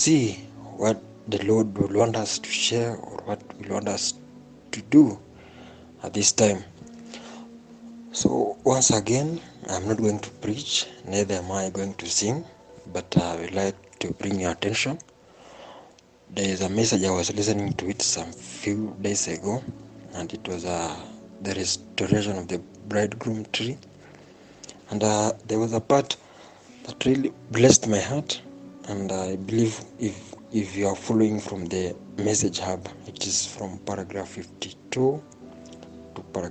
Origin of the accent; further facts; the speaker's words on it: Kitale, Trans-Nzoia County, Kenya; and I'm from Kitalale.